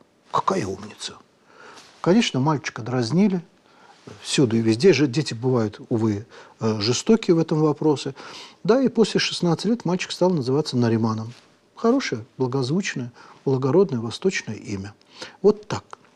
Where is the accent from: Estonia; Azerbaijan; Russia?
Azerbaijan; Это было в Азербайджане, у меня на родине.